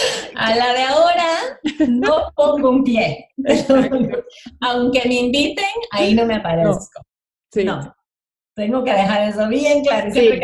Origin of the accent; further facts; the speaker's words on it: El Salvador; Creciendo en El Salvador, durante la guerra civil, no tenía, o sea, realmente no teníamos acceso como que a cultura, ¿no?